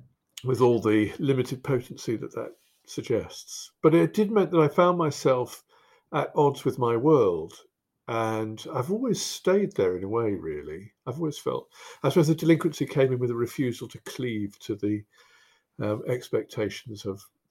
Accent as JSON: {"language": "English", "town": "Kettering", "region": "East Midlands", "country": "United Kingdom", "tie": "born or raised there", "said": "Because also I grew up in Kettering."}